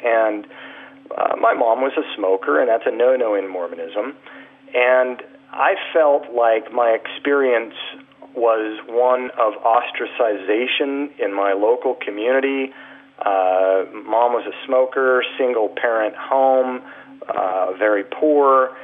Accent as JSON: {"language": "English", "region": "Utah", "country": "United States", "tie": "born or raised there", "said": "I think it was more difficult when I was growing up than it might be today."}